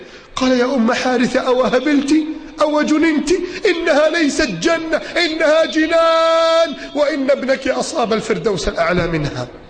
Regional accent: Alexandria, Alexandria Governorate, Egypt; زي ما كان بيحصل عندنا في اسكندريه، انتخابات كانت في الشتاء

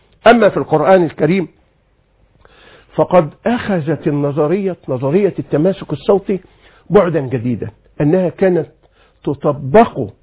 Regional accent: Egypt; يمكن عندنا في مصر في كلية دار العلوم أقيمت دراسات، في جامعة ليدز وأنا كنت في مهمة علمية هناك أقيمت حولها دراسات

